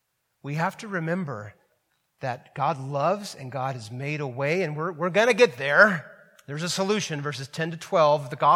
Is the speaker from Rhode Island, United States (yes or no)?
no; California, United States; also born or lived in Orange County, California / Ventura County, California; I remember moving back up to Northern California 15 years ago. We came from Southern California, Orange County, and then Ventura County, and it was striking to me to move back into Northern California where I grew up